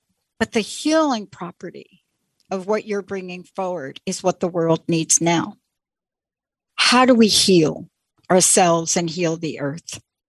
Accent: New York City, New York, United States; I'm a girl from New York City. I grew up in the Bronx. I know you're laughing, right?

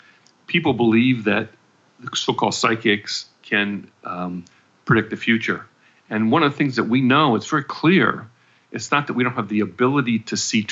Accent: California, United States; We're from the Bay Area, and the city of San Francisco passed an ordinance

